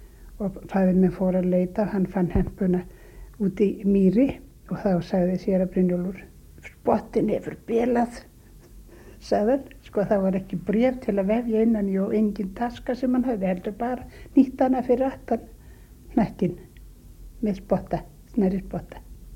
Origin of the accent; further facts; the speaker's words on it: Brjánsstaðir, Southern Region, Iceland; born there; Nei, ég fædd á Brjánstöðum og Skeiðum.